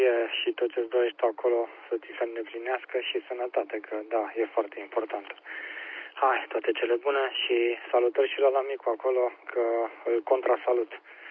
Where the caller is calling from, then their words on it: Bucharest, Romania; QTH București.